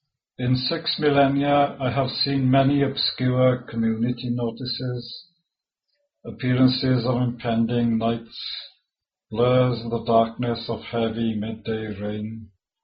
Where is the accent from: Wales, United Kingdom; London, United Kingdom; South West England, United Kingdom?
Wales, United Kingdom; first language Welsh; English is a second language; That is my native language, which is the Welsh language, and in the English language.